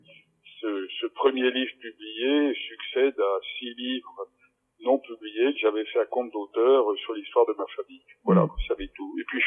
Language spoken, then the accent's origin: French; Brittany, France; je suis un breton d'origine du Finistère.